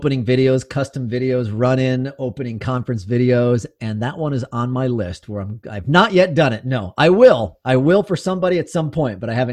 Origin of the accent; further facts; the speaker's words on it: Lancaster, Pennsylvania, United States; born there; I was born in Lancaster, Pennsylvania, and my mom was a part of like the women's JCs or whatever, one of those social groups.